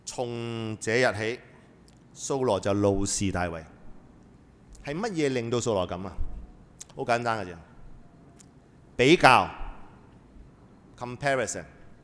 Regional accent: Hong Kong; 我哋香港人講叫咩啊

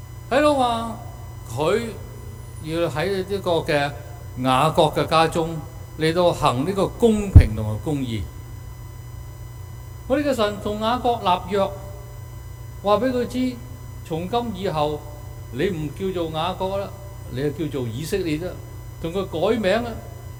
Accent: China; 我們中國人說呢，就是人搖福薄，樹搖就葉落

